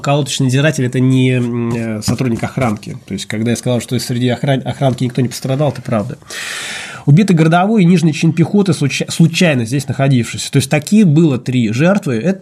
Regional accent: Saint Petersburg, Russia; я из Петербурга.

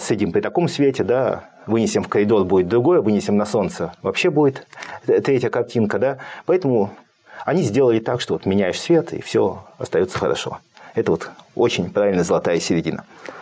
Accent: Saint Petersburg, Russia; now in Moscow, Russia; У меня должна быть ностальгия. Я как питерская культурная интеллигенция должен страдать в Москве.

